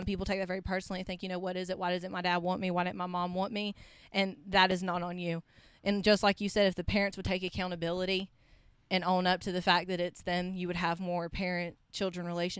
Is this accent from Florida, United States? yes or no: yes; Chipley, Florida, United States; also born or lived in Brevard, United States; I feel like down in Florida, when we grew up in Chipley, Florida, everyone was very involved with their children.